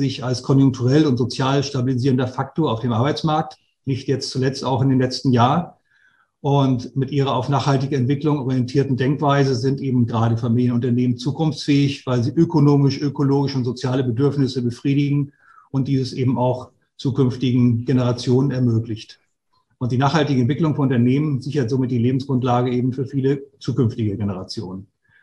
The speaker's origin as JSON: {"language": "German", "town": "Flensburg", "region": "Schleswig-Holstein", "country": "Germany", "tie": "born or raised there", "said": "ich bin 53 Jahre alt, bin gebürtiger Flensburger, komme aus dem hohen Norden."}